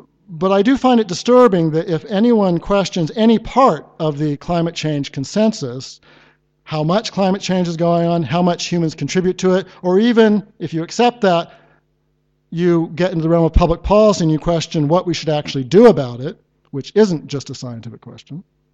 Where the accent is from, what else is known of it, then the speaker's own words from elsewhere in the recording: United States; we have in my home country evolutionary zoologists like Eric Pianka at one of our nation's premier research institutions, the University of Texas